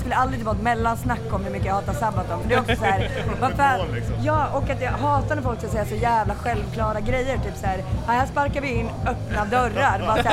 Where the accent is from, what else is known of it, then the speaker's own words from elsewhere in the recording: Falun, Dalarna County, Sweden; Jag kommer ju från Falun, så att det är ju ett stort hat i mig mot dem.